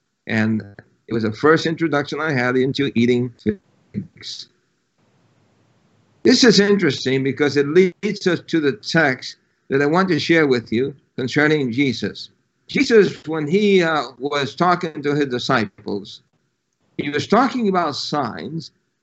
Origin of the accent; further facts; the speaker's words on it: New York City, New York, United States; When I was a young lad growing up in New York City, my mother moved us to a street named Skank Avenue.